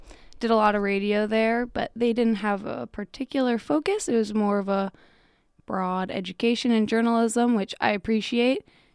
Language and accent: English; Chicago, Illinois, United States; also born or lived in Montana / Florida; Last time I had a post box, a mailing address, it was in Florida, but I grew up in Chicago and have spent the last 4 years going to school in Montana.